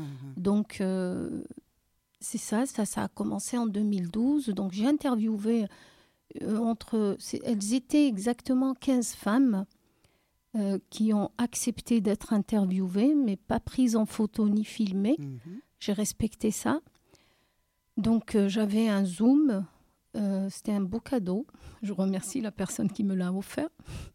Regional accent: Algeria; moved away as an adult; now in Marseille, France; Oui, je suis arrivée un jour de Mistral en septembre 2008.

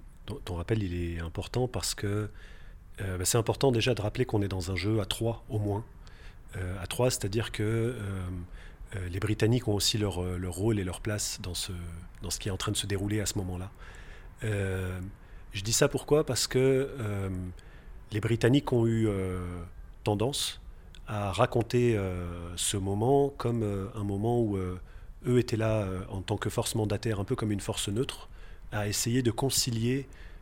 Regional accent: France; now in Palestine; donc je suis palestinien, j'ai grandi en France. Fait mes études en France et je suis revenu, je suis venu en Palestine il y a de ça 4-5 ans maintenant

